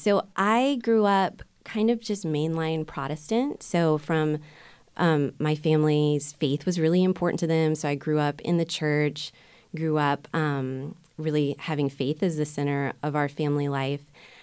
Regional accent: Florida, United States; You know, I grew up in North Florida, believed a lot of weird things about what Catholics believed that weren't actually true.

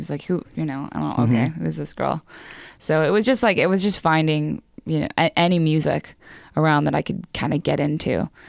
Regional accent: Roseburg, Oregon, United States; now in Los Angeles, United States; Yeah, I'm from Roseburg, and I moved to LA about 3 years ago.

